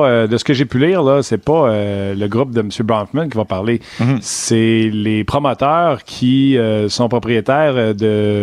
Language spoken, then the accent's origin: French; Montreal, Quebec, Canada; je dis aux gens, je venais du Canada. Puis à un moment donné, tu rapetisses, tu dis, ben, c'est Québec Province, puis Montréal.